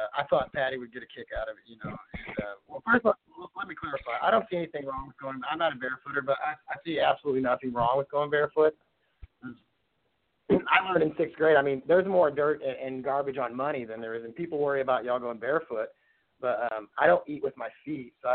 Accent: Detroit, Michigan, United States; Of course, I grew up in Detroit, so I didn't know there was a barefoot community.

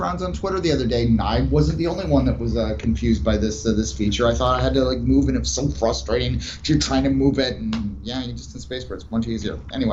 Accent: Canada; As a Canadian fan, I'm jealous of that a little bit.

